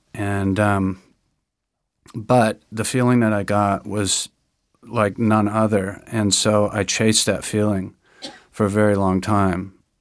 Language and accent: English; Upper Midwest, United States; So I grew up in the United States, in upper Midwest, in a culture that was awash in alcohol